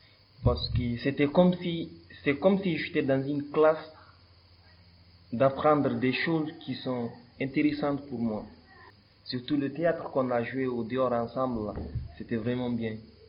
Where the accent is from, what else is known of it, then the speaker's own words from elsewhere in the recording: Guinea; now in Clermont-Ferrand, France; Je viens de la Guinée-Conakry et actuellement je loge à Clermont-Ferrand. Là-bas j'habite et je fais ma vie.